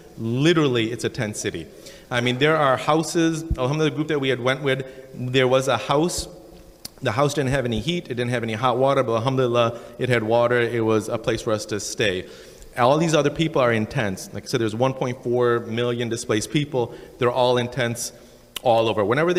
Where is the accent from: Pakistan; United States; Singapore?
Pakistan; I'm Pakistani, so I can say this